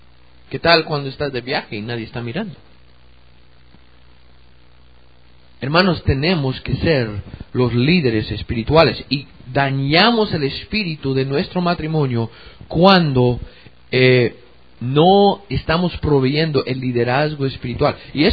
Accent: United States; now in Guatemala; yo sé que soy norteamericano, soy gringo, pero yo tengo 17 años de vivir en Guatemala.

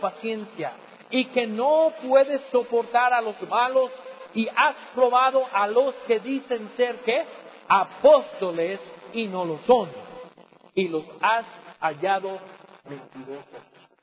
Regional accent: United States; allá en mi país, en los Estados Unidos

